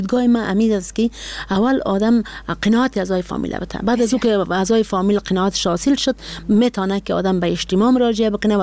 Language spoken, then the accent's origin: Persian; Badakhshan, Afghanistan; ما یک کسی هستم که از بدخشان هستم،